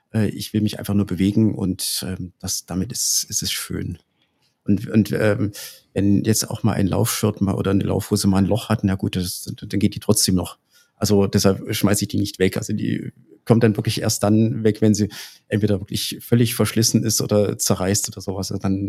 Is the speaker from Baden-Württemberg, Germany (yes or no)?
no; Thuringia, Germany; ich bin Thüringer, ich laufe für Bürgel.